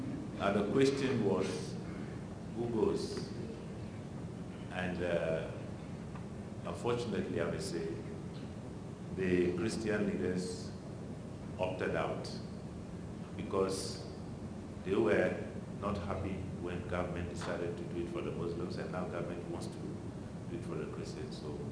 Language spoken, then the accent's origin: English; Ghana; In the case of my home country, Ghana, which is considered relatively peaceful